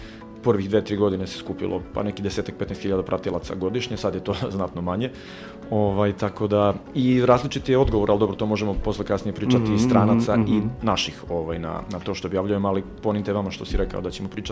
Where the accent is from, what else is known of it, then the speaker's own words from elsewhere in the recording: Čačak, Šumadija and Western Serbia, Serbia; iz Čačka.